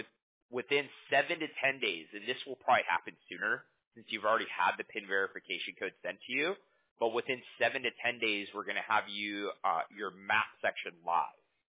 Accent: Huntington Beach, California, United States; Yeah, I grew up in Huntington my whole life. Yeah, I love it here, you know.

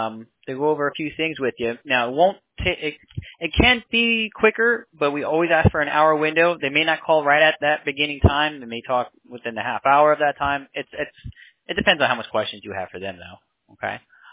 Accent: Bronx, New York, United States; born there; Oh, hey, I was born in the Bronx.

